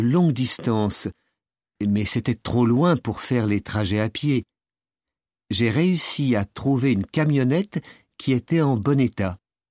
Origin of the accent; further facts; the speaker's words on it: Bordeaux, Nouvelle-Aquitaine, France; Mais après avoir passé mon enfance à Bordeaux, j'ai eu envie de voir le monde.